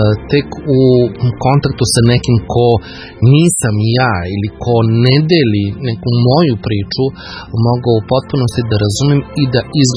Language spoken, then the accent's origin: Serbian; Kragujevac, Šumadija, Serbia; ja sam Kragujevčanin, ovdje sam stasavao u senci svega onoga što se u Kragujevcu događalo tokom 1941. godine